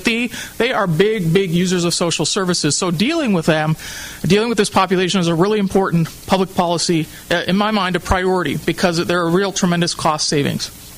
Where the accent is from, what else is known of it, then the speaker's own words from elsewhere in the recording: New Jersey, United States; now in Anchorage, United States; I came to Anchorage from New Jersey, and I had the real fortune of moving into Fairview when I moved here.